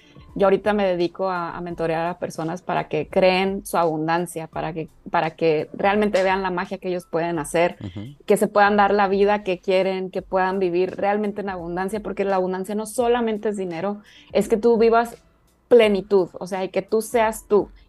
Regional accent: Mazatlán, Sinaloa, Mexico; now in Monterrey, Mexico; Bueno, yo soy de Mazatlán, Sinaloa. Me vine a Monterrey a estudiar con un 100% de beca.

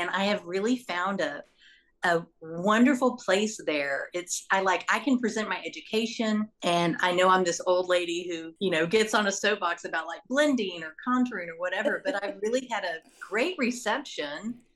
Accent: Fort Worth, Texas, United States; I grew up in Fort Worth and I moved to Dallas as soon as I could.

